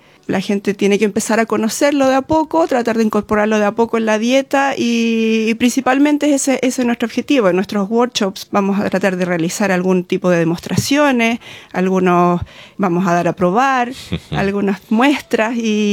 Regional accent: Chile; nosotros venimos de Chile, el cual no es común, porque Chile es un país frío

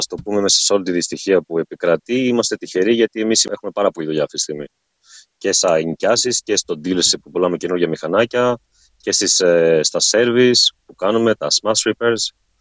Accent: Kandila, Western Greece, Greece; now in Australia; κατάγομαι από την Κανδύλα του Λακαρνανίας.

